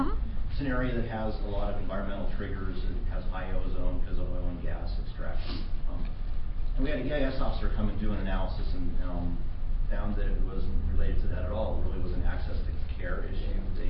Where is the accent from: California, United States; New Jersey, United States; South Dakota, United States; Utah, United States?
Utah, United States; I'm from Utah.